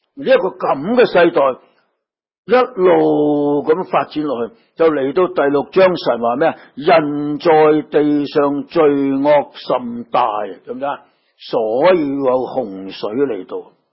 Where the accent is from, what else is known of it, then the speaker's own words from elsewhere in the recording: China; 我哋中国人讲近朱者咩？赤啊嘛